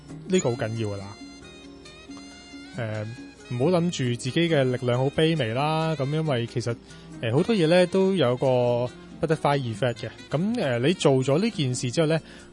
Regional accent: Hong Kong; 咁但係我哋香港人呢，其實我哋嘅選擇係呢今日出街同人食飯定係聽日出街同人食飯囉。

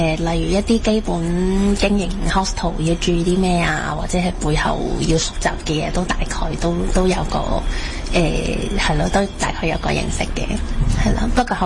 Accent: Hong Kong; 系因为我学过广东话好耐。其实我系土生土长香港人嚟嘅，系啦，咁所以其实都系一路都可以讲广东话。

